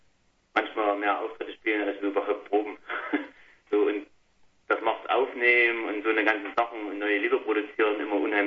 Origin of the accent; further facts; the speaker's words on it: Waldkirchen, Saxony, Germany; Aus Waldkirchen, ein kleines Beruf im Erzgebirge. Vielleicht die nächste größere Stadt ist Chemnitz.